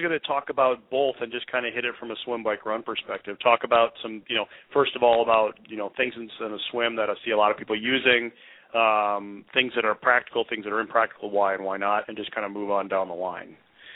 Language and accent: English; Minnesota, United States; But we talked a long time ago about how just being a Minnesotan is a sport in of itself, and it's like a tough sport, right?